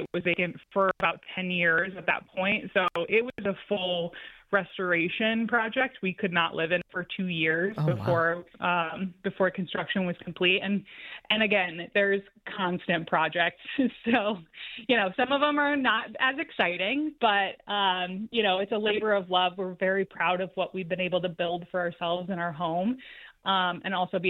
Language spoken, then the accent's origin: English; Detroit, Michigan, United States; So I'm born and raised in Metro Detroit. I've been in the city proper for about 15 years.